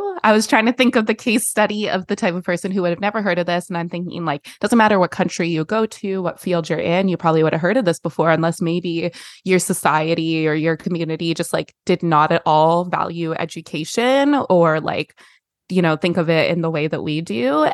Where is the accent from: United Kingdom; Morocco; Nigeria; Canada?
Canada; now in United States; because, like, I'm Canadian.